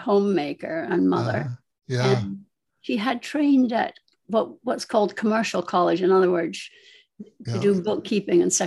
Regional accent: Arbroath, Scotland, United Kingdom; born there; I was born in Arbroath, which is a very small town in Scotland

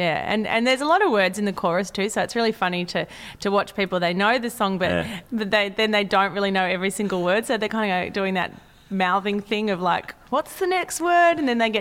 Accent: Australia; accent: Australian; my accent is Australian. Mm. You know, I don't. It's not even Sydney accent now. It's kind of like, where did I grow up?

